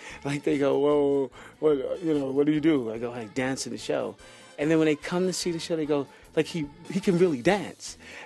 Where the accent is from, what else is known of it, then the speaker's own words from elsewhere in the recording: Brooklyn, New York, United States; now in Las Vegas, United States; Yes, it was kind of hard because, you know, I'm from Brooklyn, and I played basketball, and I hung out with the guys